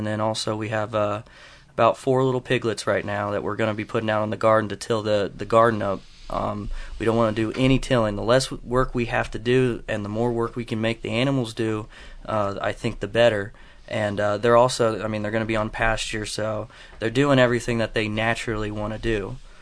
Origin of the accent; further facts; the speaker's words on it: Dayton, Ohio, United States; I'm actually originally from Dayton.